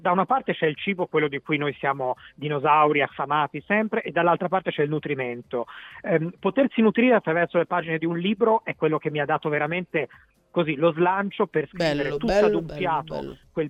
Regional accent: Tuscany, Italy; born there; Io, come vi dicevo, sono nato in Toscana

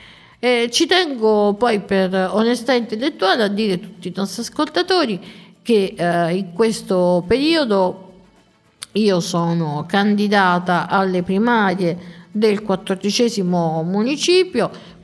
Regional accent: Rome, Lazio, Italy; Roma, la città più bella del mondo, questa è come io la vedo con i miei occhi, ovviamente da romana

